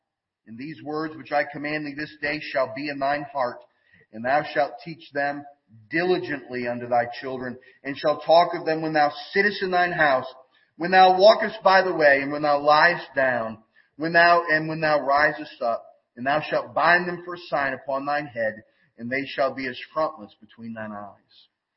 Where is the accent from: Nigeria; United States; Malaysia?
United States; Louisiana; my home state of Louisiana, where I was born